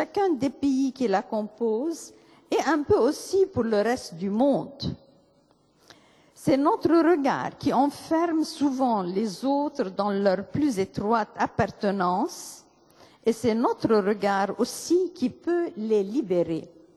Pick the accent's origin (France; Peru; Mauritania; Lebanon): Lebanon; Tyre, South Governorate; Je me suis attachée à ma ville natale, Tyr